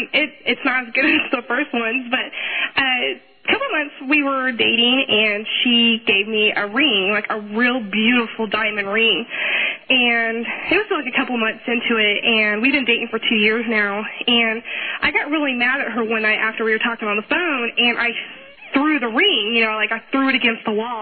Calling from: Wichita, Kansas, United States; I'm from Wichita.

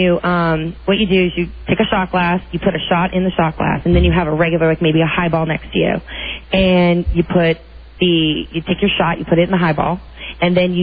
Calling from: Herndon, Virginia, United States

